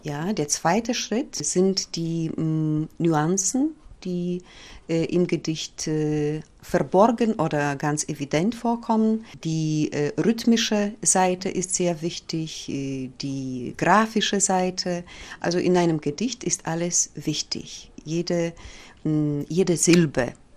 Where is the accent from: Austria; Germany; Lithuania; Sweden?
Lithuania; first language Polish; German is a second language; now in Poland; Ich komme nämlich aus Litauen, da habe ich Germanistik studiert. In Polen lebe ich über 20 Jahre schon. Und Polnisch ist meine Muttersprache.